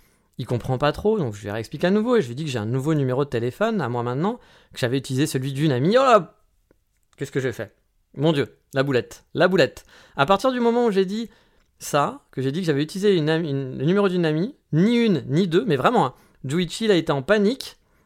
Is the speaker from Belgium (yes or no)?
no; France; now in Japan; Mais en tant que Français, je me sens obligé un peu de râler